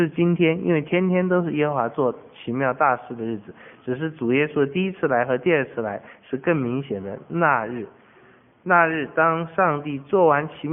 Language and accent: Chinese; Taiwan